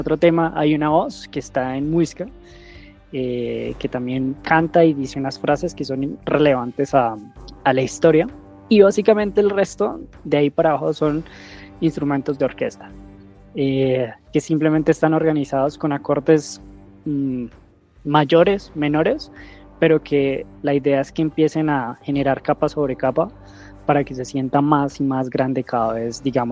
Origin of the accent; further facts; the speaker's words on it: Nobsa, Boyacá, Colombia; esta región donde yo vivo, donde yo soy de Nopsa, el Templo del Sol queda a 15 minutos de aquí en carro.